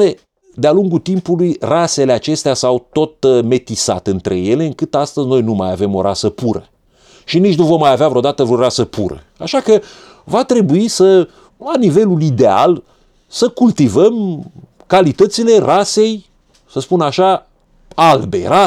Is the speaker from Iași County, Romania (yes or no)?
no; Buzău County, Romania; born there; E un oraș, în apropierea căruia m-am născut, la Râmnicu Sărat.